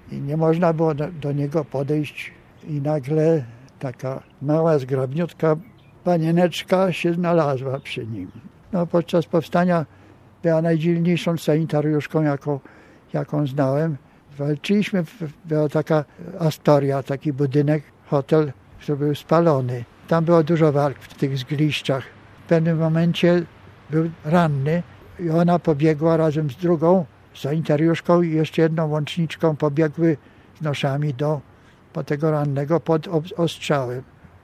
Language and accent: Polish; Buczynek, Masovian Voivodeship, Poland; się w majątku Buczynek 14 stycznia. Wówczas było pod Warszawą, to była szczera wieś, teraz to jest Wielka Warszawa. Tam byłem chrzczony w tym kościele w Tarchominie